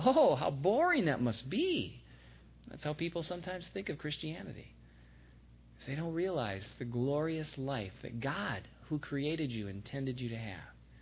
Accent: Michigan, United States; I grew up in Michigan. We had to have the certain gallon size of a container

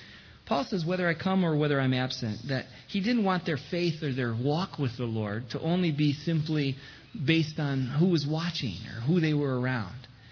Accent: United States; And I felt the brunt of that as an American.

